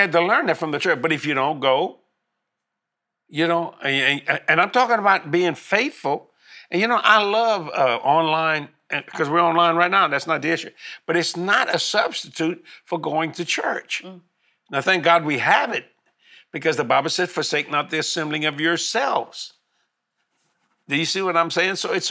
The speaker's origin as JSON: {"language": "English", "town": "New Orleans", "region": "Louisiana", "country": "United States", "said": "because we're from New Orleans"}